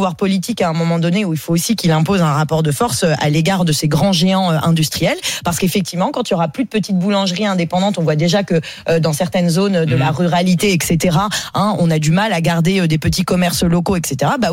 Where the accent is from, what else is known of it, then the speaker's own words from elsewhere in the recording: Paris, Île-de-France, France; Donc moi je suis parisienne aussi